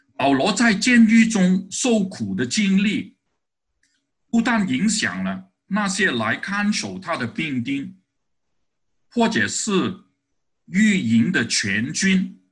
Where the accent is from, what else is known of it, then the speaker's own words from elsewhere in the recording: Hong Kong; 我可以说是香港的50后出生的人。我是在60年代到70年代在香港就是成长的。